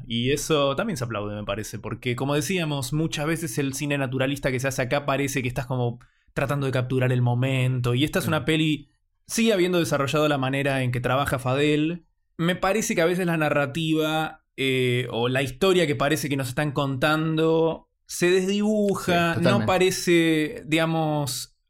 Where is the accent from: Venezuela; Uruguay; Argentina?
Argentina; nosotros somos argentinos